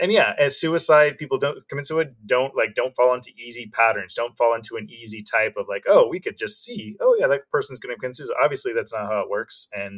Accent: San Diego, California, United States; moved away as an adult; now in Los Angeles, United States; I'm from San Diego, so I've always been LA and Hollywood adjacent. Yeah. Not until my adult did I actually move to LA and got to live the dream.

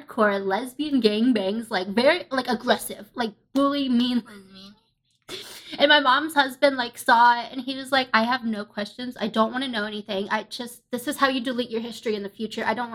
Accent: Ohio, United States; I'm very into sandwiches. I'm from Ohio.

